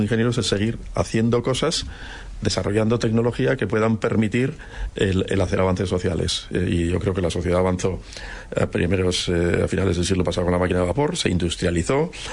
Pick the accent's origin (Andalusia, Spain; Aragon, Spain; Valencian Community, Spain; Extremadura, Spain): Aragon, Spain; Alcañiz; De una ciudad pequeña de la provincia de Teruel, de Alcañiz.